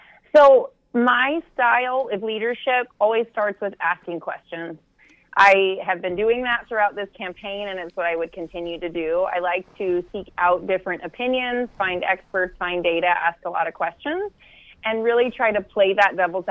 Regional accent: San Diego, California, United States; I grew up in San Diego in a Navy family.

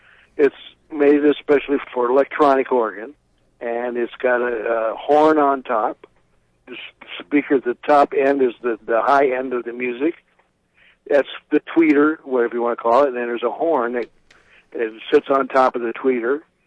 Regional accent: Tama, Iowa, United States; also born or lived in Chicago, United States; I'm Sicilian. No, my grandparents all came from Sicily. But, no, I was born in Chicago, and then I went to school and raised in Tama, Iowa.

